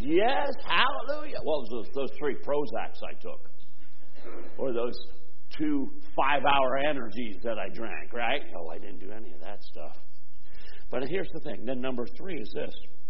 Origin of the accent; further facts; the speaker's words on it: United States; Because I was raised in America. I was raised in a Christian nation.